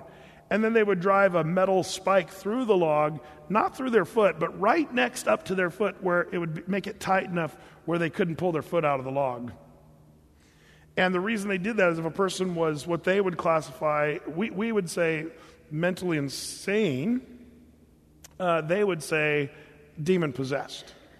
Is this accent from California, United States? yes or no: yes; California, United States; born there; "Are you from California?" And I said, "Yes, I was born in California."